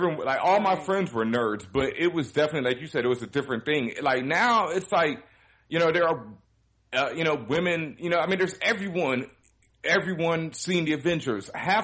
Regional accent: Houston, Texas, United States; Like, I grew up in Houston where it is, you know, I was called nigger to my face by a white man, you know, when I was 12 years old

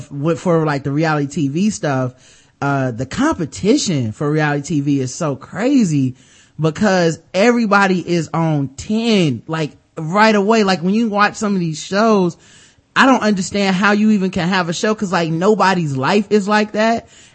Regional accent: the South, United States; You know, I could feel like, you know, I'm from the South too, I could feel it, like, like, I know that face.

